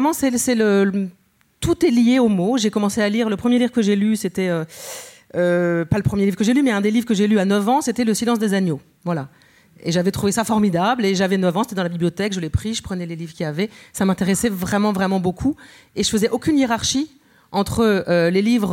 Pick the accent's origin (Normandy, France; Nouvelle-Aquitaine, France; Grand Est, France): Grand Est, France; Et je suis alsacienne.